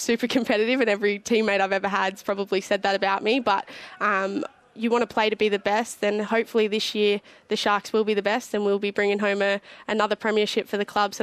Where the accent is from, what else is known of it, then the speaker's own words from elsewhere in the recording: Tamworth, New South Wales, Australia; I am a Shire girl, I will say. I do love the area, but the beach is not really my vibe. I'm from Tamworth